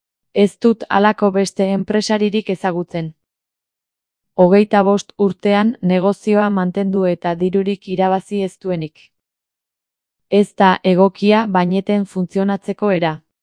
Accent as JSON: {"language": "Basque", "town": "Azkoitia", "region": "Basque Country", "country": "Spain", "said": "Ni azkoitiarra naiz eta ikusi besterik ez dago gure herriko errealitatea."}